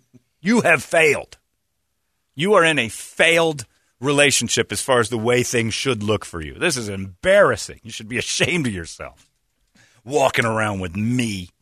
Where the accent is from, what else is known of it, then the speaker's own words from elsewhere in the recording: Indiana, United States; My home state is like the worst place on the planet.